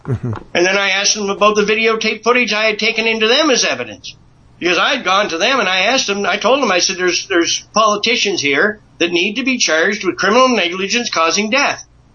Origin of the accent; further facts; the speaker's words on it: Canada; under the Charter of Rights, it says, as a Canadian, I have the right to life.